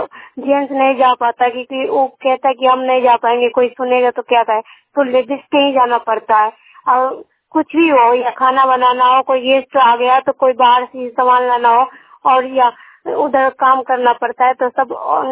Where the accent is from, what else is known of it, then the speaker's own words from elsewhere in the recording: Khalipur, India; मैं खालीपुर की रहने वाली हूँ, सारंगल प्रखंड की।